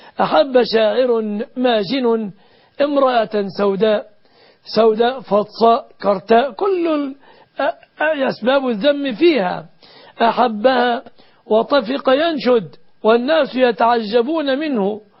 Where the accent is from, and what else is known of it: Egypt